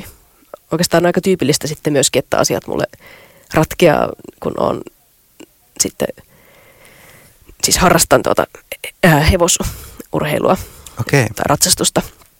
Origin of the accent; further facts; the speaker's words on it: Rovaniemi, Lapland, Finland; Olen Rovaniemeltä kotoisin ja nyt sitten tietyllä tavalla se Lapin valo on ollut läsnä siellä varttuessa myös.